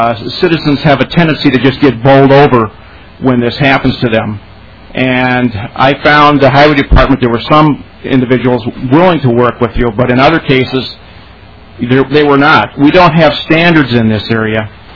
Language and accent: English; Edina, Minnesota, United States; I'm from Edina, Minnesota.